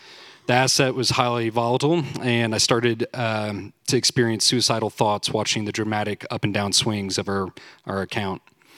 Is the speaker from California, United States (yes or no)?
no; McKinney, Texas, United States; I grew up in McKinney, just north of here